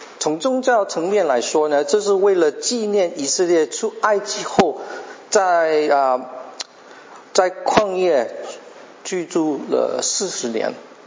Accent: Canada; 你们大部分的人都知道我是在一个小镇长大的。50年前的加拿大和今天的加拿大文化是差得远的。那时候加拿大不是一个多元文化的国家。像我这样的人经常会受那个欺负

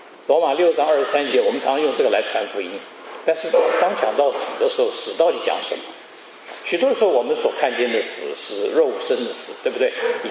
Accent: China; 我们中国人讲过犹不及啊

